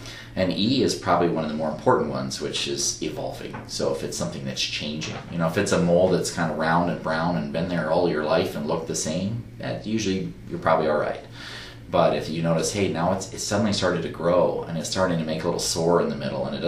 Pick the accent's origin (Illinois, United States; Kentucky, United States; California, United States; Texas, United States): California, United States; she practices in my hometown. She's like 4 miles from my parents' house. I grew up in Southern California.